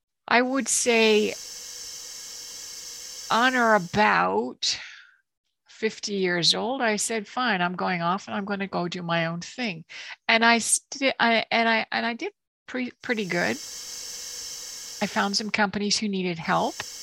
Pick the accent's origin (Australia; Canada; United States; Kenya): Canada; So I am Canadian. I am your Canuck guest. I was born in a little tiny town of 10,000.